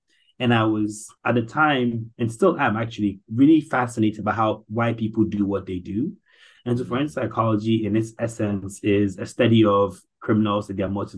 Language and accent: English; Ghana; Like I was born and raised in Ghana, right?